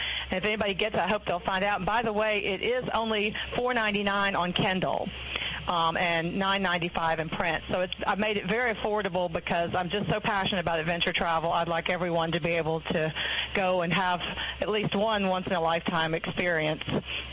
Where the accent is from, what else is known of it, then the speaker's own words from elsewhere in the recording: South Carolina, United States; The Low Country, I'm from the South Carolina Low Country, so no book on adventure travel, I think, is complete without a discussion of that.